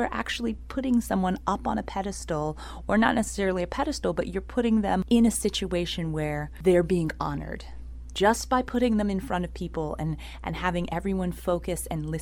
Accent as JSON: {"language": "English", "region": "St. Croix", "country": "U.S. Virgin Islands", "tie": "born there"}